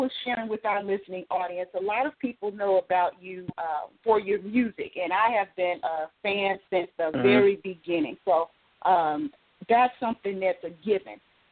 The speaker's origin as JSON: {"language": "English", "town": "Chicago", "region": "Illinois", "country": "United States", "tie": "born or raised there", "said": "And Chicago is my hometown"}